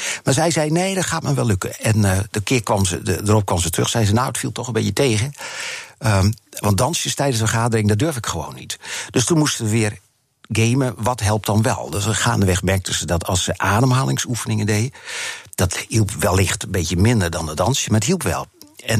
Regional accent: Friesland, Netherlands; dus we komen uit Friesland, zijn we een beetje trots op

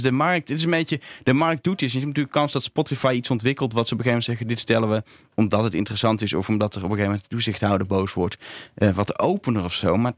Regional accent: Netherlands; want ik ben een Nederlander

